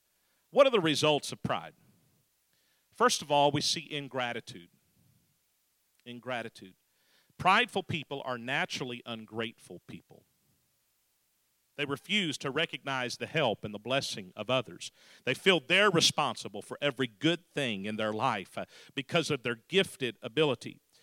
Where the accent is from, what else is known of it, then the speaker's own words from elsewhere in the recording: Texas, United States; Now, I'm from Texas.